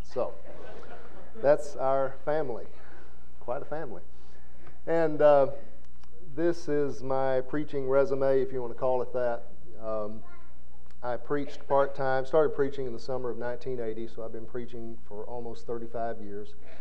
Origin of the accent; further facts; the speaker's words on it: Blytheville, Arkansas, United States; She's from Oklahoma, and I grew up in Blytheville, Arkansas.